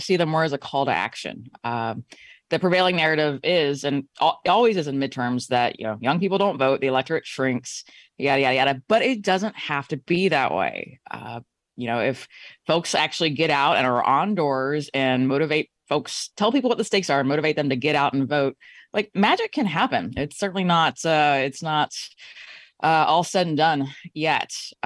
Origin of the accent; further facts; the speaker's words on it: Warsaw, Virginia, United States; no, the town was called Warsaw. It's in the northern